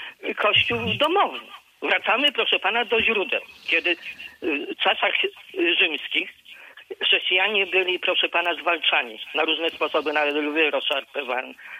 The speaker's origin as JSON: {"language": "Polish", "town": "Zielona Góra", "region": "Lubusz Voivodeship", "country": "Poland", "tie": "born or raised there", "also_born_or_lived": "Międzyrzecz", "said": "Ja od urodzenia 4 lata mieszkam w Międzyrzeczu, ale rodzice się musieli wyprowadzić do Zielonej Góry z rodzeństwem i musiałem."}